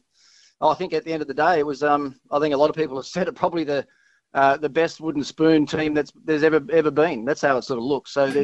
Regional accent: Launceston, Tasmania, Australia; And I'm probably a little bit biased because that's sort of where I'm from Launceston.

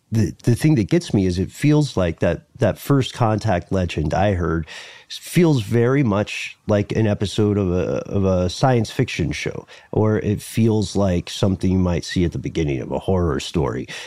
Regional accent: Los Angeles, California, United States; okay, I'm from Los Angeles, bro.

